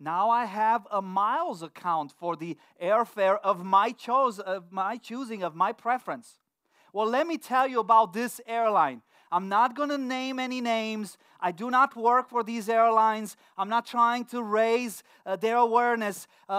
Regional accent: Romania; English is a second language; moved away; I come from Romania. I came here in 1996. I didn't speak any English when I came here.

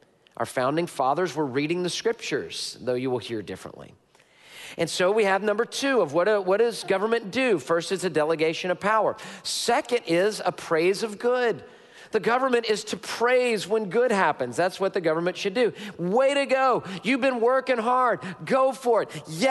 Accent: United States; Now, we as Americans, we believe distinctly in the delegation of power.

